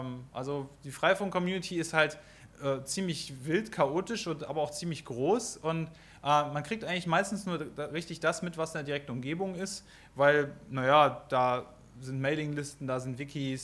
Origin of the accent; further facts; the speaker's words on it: Düsseldorf, North Rhine-Westphalia, Germany; Ja, ich bin aus Düsseldorf